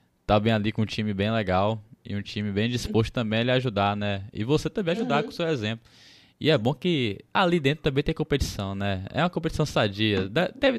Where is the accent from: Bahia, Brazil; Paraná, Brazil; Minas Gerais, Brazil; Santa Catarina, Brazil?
Bahia, Brazil; Salvador; você foi pra minha terra? Você foi pro campeonato em Salvador?